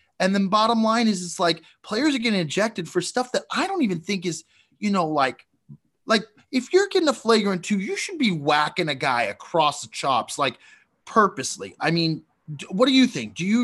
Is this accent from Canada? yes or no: yes; Canada; as a Canadian, I love hockey